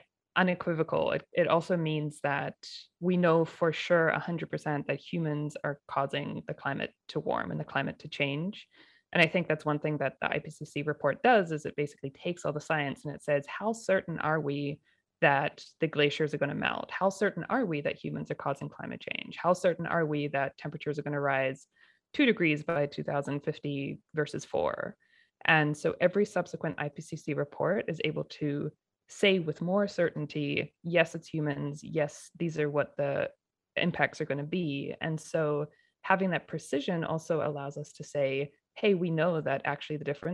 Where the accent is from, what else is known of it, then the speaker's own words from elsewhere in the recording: Pacific Northwest, United States; but my family is from Washington and BC. So kind of at heart, I'm from the Pacific Northwest.